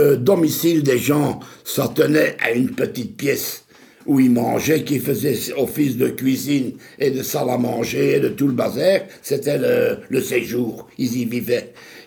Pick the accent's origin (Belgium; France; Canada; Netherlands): Belgium; Etterbeek, Brussels-Capital Region; born there; also born or lived in Forest; Je suis né à Etterbeek. J'ai habité de longues années à Forêt.